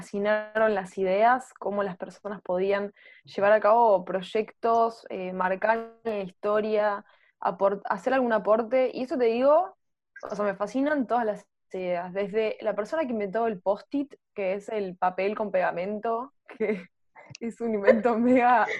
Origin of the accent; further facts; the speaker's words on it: Buenos Aires, Argentina; tengo 23 años, soy de Buenos Aires y soy emprendedora tecnológica.